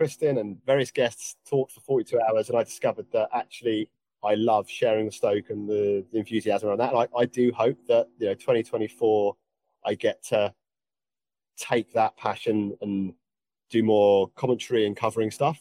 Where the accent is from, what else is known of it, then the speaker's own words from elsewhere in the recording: England, United Kingdom; accent: English; people can deal with my English accent and my often very fast talking